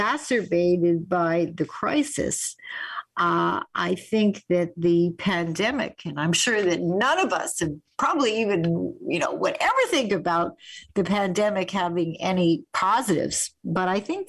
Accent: Winnipeg, Manitoba, Canada; I was growing up in Winnipeg as a little girl

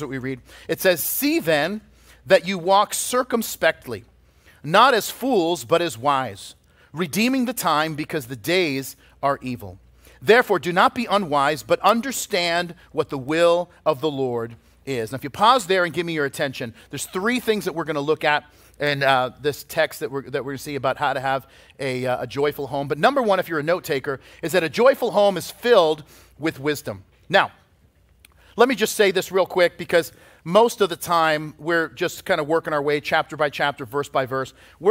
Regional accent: Boston, Massachusetts, United States; Now, growing up in Boston, we had every season brought an opportunity to do something different.

